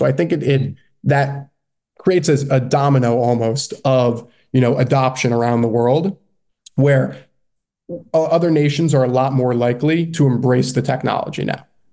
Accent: United States; what makes this country great is that we can all agree that we are American and we are one people.

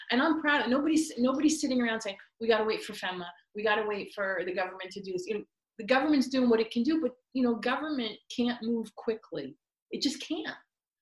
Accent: United States; it's this network we have because we are American. And I'm very proud of that.

